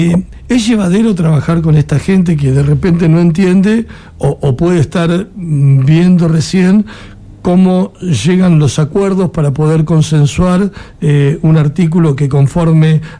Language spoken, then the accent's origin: Spanish; Argentina; somos argentinos, nos pasa de que vivimos permanentemente cambios que son muy bruscos